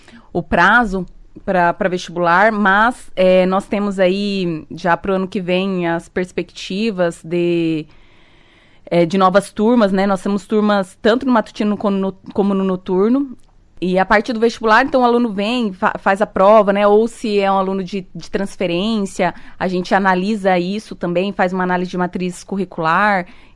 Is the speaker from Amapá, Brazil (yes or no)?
no; Altônia, Paraná, Brazil; born there; also born or lived in Umuarama / Curitiba; now in Cascavel, Brazil; Eu sou de fora. Eu nasci em Altônia, é perto. Uhum. Estudei em Umuarama, foi a primeira turma de biomedicina de Umuarama. E aí depois disso fui, estudei, morei em Curitiba, voltei. E agora estou em Cascavel.